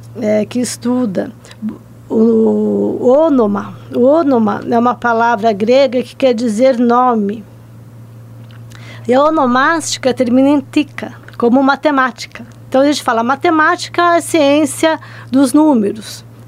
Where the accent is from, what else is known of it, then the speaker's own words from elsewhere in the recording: São Paulo, Brazil; Eu sou nascida e criada em São Paulo, na capital.